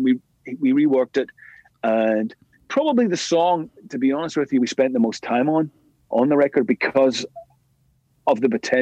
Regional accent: Belfast, Northern Ireland, United Kingdom; we grew up together in East Belfast

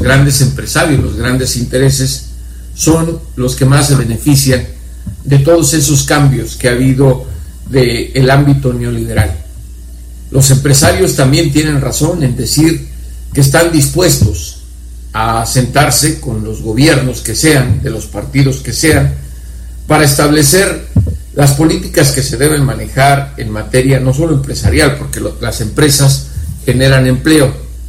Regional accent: Mexico; Debemos reconocer, como mexicanos y tal vez conscientes de la historia reciente

